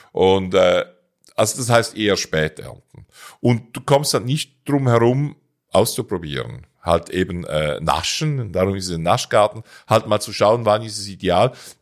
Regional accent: Switzerland; now in Ammerland, Germany; Hier im Ammerland haben wir nicht ganz so viel Sonne wie bei uns in der Schweiz

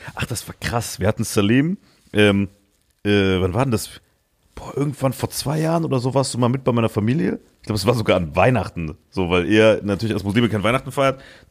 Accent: Saarland, Germany; ich hatte einmal Mitarbeiter hier von der Stuttgarter Agentur mit im Saarland, weil wir da eine Show hatten. Und wir sind so durch meine Heimat gefahren. Ich habe so stolz alles gezeigt. Guck mal hier, da bin ich aufgewachsen. Da war ich auf der Schule

